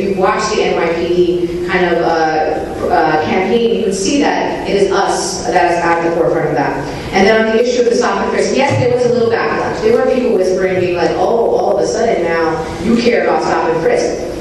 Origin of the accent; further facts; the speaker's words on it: Brooklyn, New York, United States; My opinion is an opinion of an American born and raised in Brooklyn.